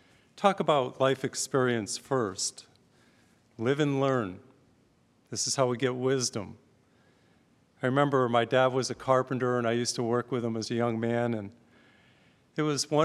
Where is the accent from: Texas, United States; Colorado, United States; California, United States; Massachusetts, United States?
Massachusetts, United States; I grew up in Massachusetts, and that's where I was born and brought up and went to school, University of Massachusetts